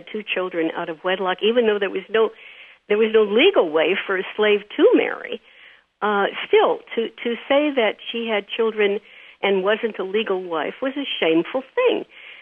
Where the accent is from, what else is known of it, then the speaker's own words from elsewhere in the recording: Midwest, United States; I think when I grew up in the Middle West many years ago